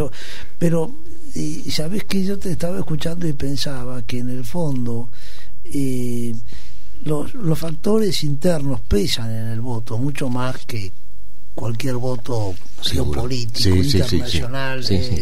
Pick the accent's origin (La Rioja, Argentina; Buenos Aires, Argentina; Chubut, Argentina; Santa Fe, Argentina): Buenos Aires, Argentina; soy porteño, me gusta recorrer los cafés de Buenos Aires